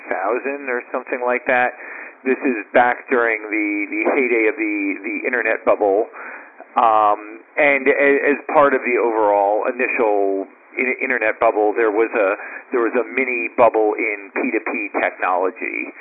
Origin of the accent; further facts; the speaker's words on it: Oradell, New Jersey, United States; now in New York City, United States; I live in New York City. I'm a technology entrepreneur. I grew up in New Jersey in a town called Oradell, which is just 15 miles from New York City, so just a suburb of New York.